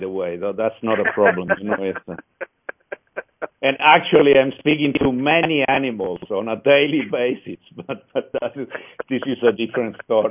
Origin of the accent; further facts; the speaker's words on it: Assisi, Umbria, Italy; English is a second language; I'm from Central Italy. So I was born in Assisi, the city of St. Francis.